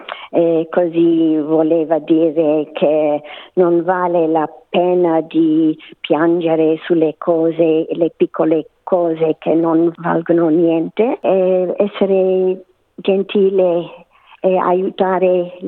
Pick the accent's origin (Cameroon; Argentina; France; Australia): Australia; accent: Australian; Italian is a second language; so che parlo con un accento australiano.